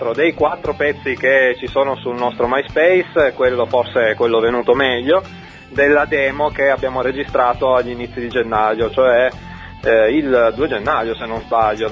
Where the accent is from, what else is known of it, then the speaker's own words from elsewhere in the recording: Piedmont, Italy; Poi avremo altri concerti poi dopo, però dalle nostre parti, quindi non so quanti ascoltatori verranno fin su da noi.